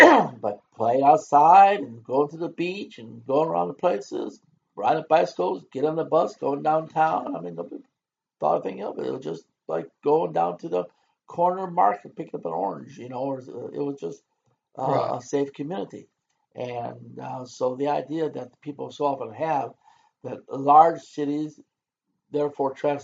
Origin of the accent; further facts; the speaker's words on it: Detroit, Michigan, United States; Yeah, I grew up in Detroit.